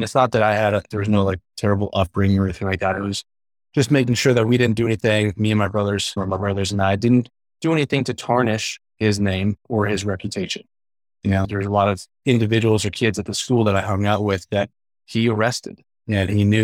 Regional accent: Tucson, Arizona, United States; So 36 years old, I grew up in Tucson, Arizona.

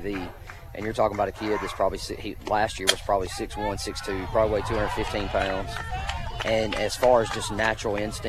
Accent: Mississippi, United States; I grew up in Mississippi, so I can speak on that.

